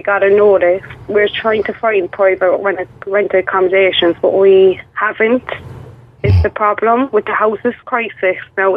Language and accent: English; Limerick, Munster, Ireland; I'm from Limerick myself